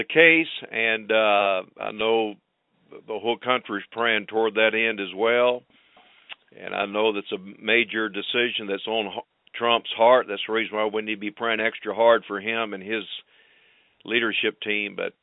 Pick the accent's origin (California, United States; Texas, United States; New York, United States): Texas, United States; Friendswood; I grew up in the Houston area. I actually grew up in Friendswood. I'm a 1977 graduate from Friendswood High School.